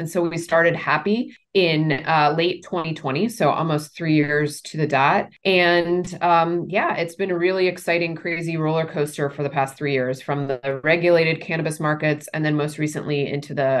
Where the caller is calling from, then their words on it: Nicaragua; And today I'm actually calling in from overseas. I'm calling in from Nicaragua.